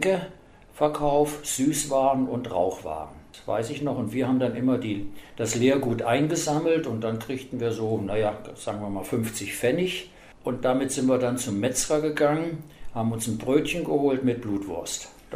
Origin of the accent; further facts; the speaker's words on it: Kassel, Hesse, Germany; also born or lived in Eckernförde; Und wir sind 1949 im November nach Kassel gezogen mit einem Lastwagen und Anhänger.